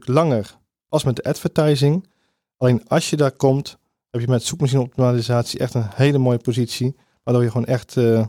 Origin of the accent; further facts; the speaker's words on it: Bennekom, Gelderland, Netherlands; born there; now in Rotterdam, Netherlands; Ik ben geboren in Bennekom.